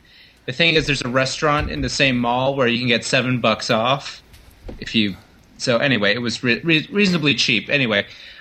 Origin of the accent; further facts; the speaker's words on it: Canada; But you know, I'm Canadian, so I was polite, and I did nothing.